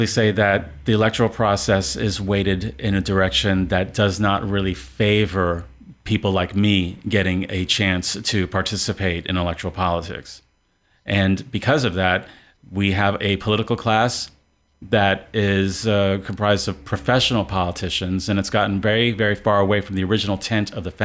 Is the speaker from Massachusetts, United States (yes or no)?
no; Manhattan, New York, United States; moved away as an adult; now in Boonville, United States; I'm born and raised in Manhattan, New York. I'm a native New Yorker.